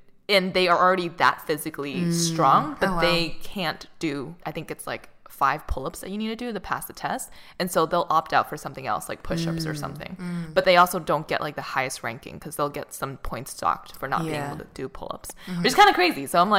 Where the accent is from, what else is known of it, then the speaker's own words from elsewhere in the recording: Boston, Massachusetts, United States; Because I'm from Boston, so I kind of feel like I have to run